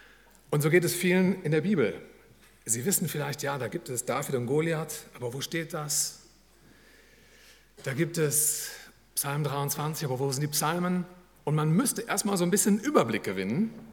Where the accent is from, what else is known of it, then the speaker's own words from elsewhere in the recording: Rhineland-Palatinate, Germany; denn ich bin ein halber Saarländer. Ich komme aus dem Hunsrück